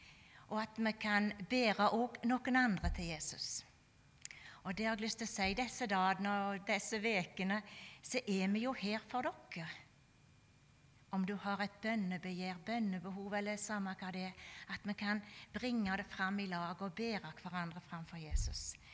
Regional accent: Vea, Rogaland, Norway; For meg som er fra Vea, jeg tenkte jeg skulle ikke nevne noe om Vea i dag.

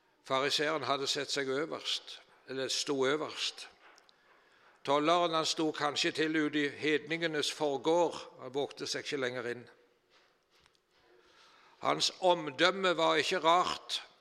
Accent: Varhaug, Rogaland, Norway; Jeg husker når jeg var gutt hjemme på Varhaug

